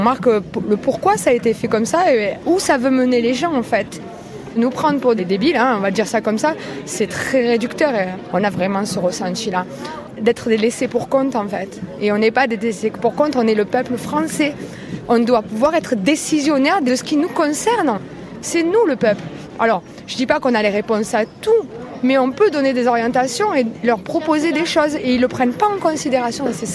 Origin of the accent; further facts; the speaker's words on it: Pays de la Loire, France; Et moi, je viens de Vendée, de Sud-Vendée.